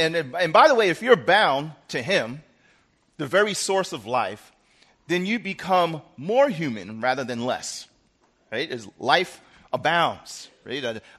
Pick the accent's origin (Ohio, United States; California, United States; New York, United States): New York, United States; By the way, I'm a New Yorker.